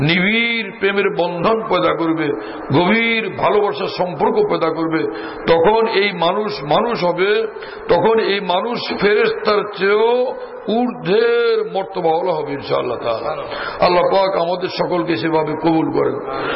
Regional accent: Bhola, Barisal Division, Bangladesh; আমি ভোলার মানুষ, গাঁওগ্রাম থেকে আসছি, শহরের জীবন তখনও তেমন কিছুই বুঝতাম না

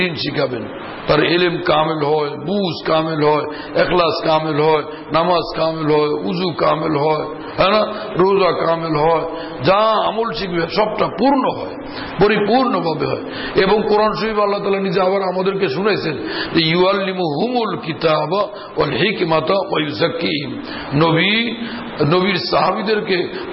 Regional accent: Bhola, Barisal Division, Bangladesh; আমার বাড়ি বোলা

